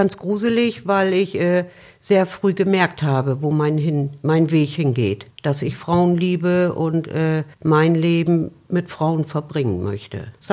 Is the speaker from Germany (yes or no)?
yes; Bremen, Germany; born there; Ich bin in Bremen geboren